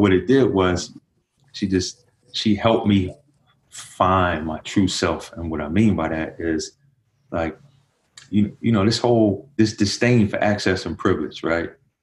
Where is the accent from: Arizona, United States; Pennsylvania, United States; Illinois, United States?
Pennsylvania, United States; Philadelphia; and again, I'm from North Philly.